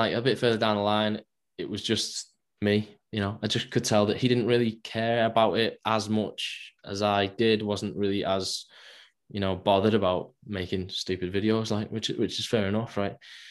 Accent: Runcorn, North West England, United Kingdom; And so I had been training at my hometown gym in Runcorn with a few lads, my brother and a few lads that I went to school with.

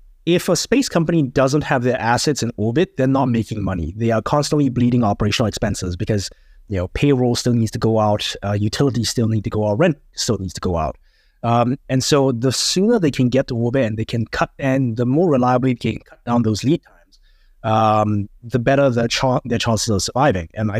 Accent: Singapore; So I'm from Singapore

